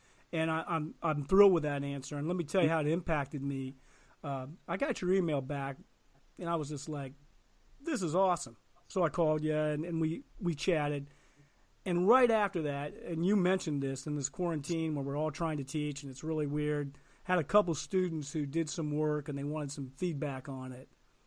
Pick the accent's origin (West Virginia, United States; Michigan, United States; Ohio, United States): Ohio, United States; I grew up in Eastern Ohio, and our television station was Akron Canton, big Catholic area.